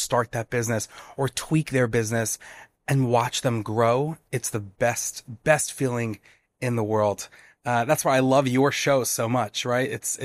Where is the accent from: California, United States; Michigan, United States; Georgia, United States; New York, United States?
New York, United States; New York City; As you said, I'm from New York, New York City, and I've been in the region for almost about 10 years.